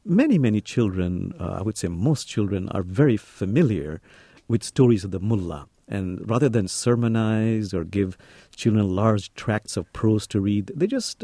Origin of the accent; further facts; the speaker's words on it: Bangladesh; I'm from Bangladesh, as you had mentioned